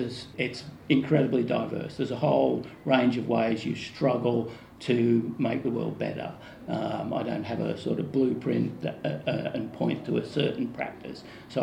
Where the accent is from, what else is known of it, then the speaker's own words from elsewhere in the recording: Wollongong, New South Wales, Australia; and I'm from Wollongong